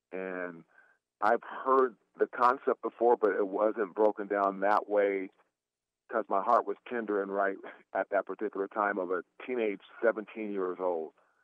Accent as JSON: {"language": "English", "town": "Portland", "region": "Oregon", "country": "United States", "tie": "born or raised there", "said": "I'm a kid who's born and raised in Portland, Oregon, and I, you know, came up with two older brothers and an older sister and two wonderful parents in the household"}